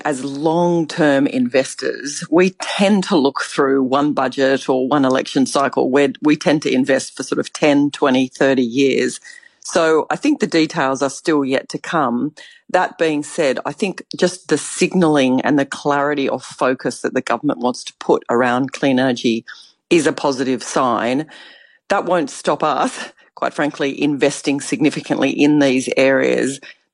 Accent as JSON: {"language": "English", "country": "Australia", "said": "And certainly as an Aussie, an alignment of culture and language and rule of law."}